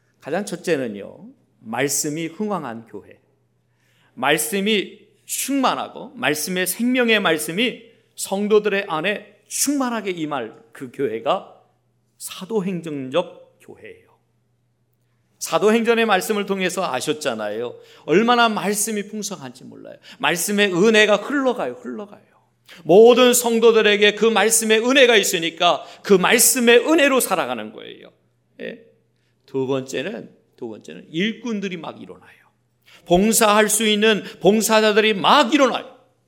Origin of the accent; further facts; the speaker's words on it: South Korea; 저희 고향 가까이 있는 대둔산, 예. 대둔산이 저희 집에서 가까이 있어서